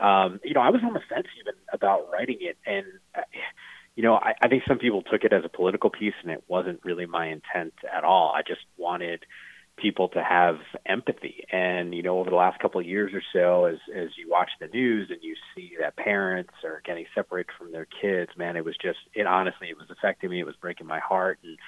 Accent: New York, United States; I grew up just outside of New York City

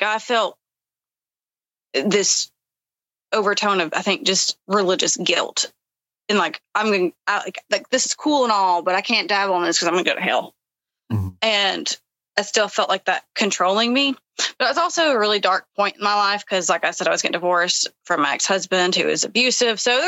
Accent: the South, United States; Did the whole shebang growing up in the South, you know

